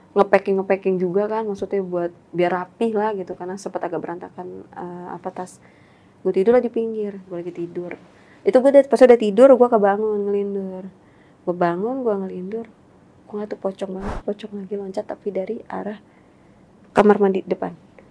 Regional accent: Jakarta, Indonesia; accent: Jakarta; mungkin karena logat gue sama si Afra ini kan agak ke Jakarta, balik lagi lebih ke Jakarta banget, jadi ya, oh orang Jakarta

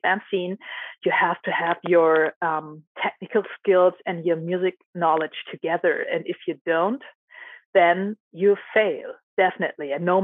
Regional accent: Germany; English is a second language; I'm also here from Germany

